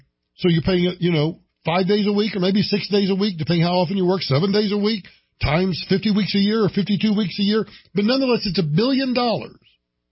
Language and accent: English; United States; now in Colorado, United States; The distance from my hometown to where I've been living for the past 30-plus years in Denver, or in Colorado, not specifically Denver, but to the capital of Colorado, is about 268 miles.